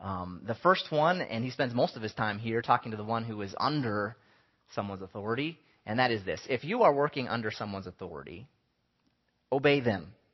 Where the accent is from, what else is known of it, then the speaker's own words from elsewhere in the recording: United States; You know, as an American, I have a right to quit whenever I want to.